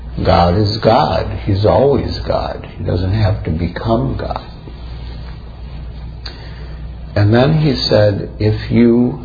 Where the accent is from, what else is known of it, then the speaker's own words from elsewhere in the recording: Illinois, United States; My best friend from when I was growing up on the North Shore of Chicago.